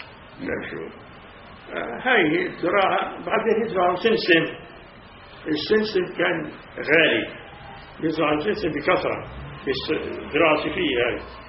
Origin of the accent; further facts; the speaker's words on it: Palestine; سموها عندنا في فلسطين فقوس